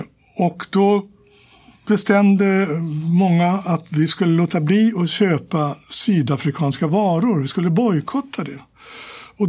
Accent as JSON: {"language": "Swedish", "town": "Stockholm", "region": "Stockholm County", "country": "Sweden", "tie": "born or raised there", "said": "jag är uppvuxen i Årsta och Fruängen, söderförorter."}